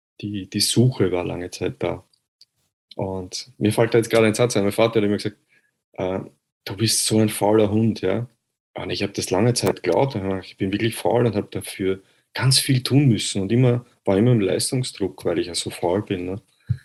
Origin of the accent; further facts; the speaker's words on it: Vienna, Austria; wie ihr wahrscheinlich hören könnt. Ich bin aus Österreich, aus Wien. Ich hoffe, ihr könnt meinen Dialekt verstehen.